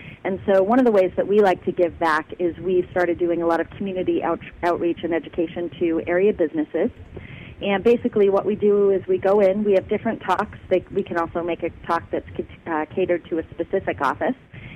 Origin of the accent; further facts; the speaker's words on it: Massachusetts, United States; I grew up in Massachusetts, but I was very familiar with the area, the Wells Beach area.